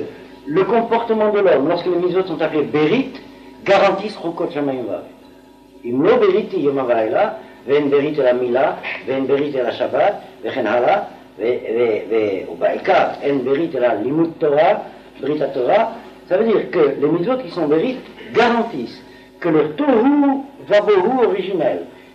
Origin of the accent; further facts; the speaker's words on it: Jerusalem, Jerusalem District, Israel; Moi, je viens de Jérusalem.